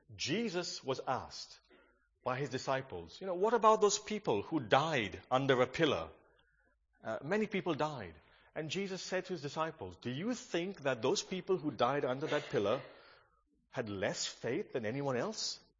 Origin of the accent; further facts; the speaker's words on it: Goa, India; When I went to Goa, I'm from Goa, in case you don't know